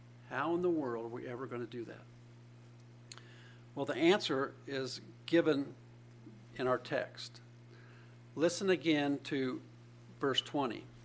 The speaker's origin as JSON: {"language": "English", "town": "Indianapolis", "region": "Indiana", "country": "United States", "tie": "born or raised there", "said": "When I was a youngster growing up in Indianapolis, they had a thing called the Music Memory Contest."}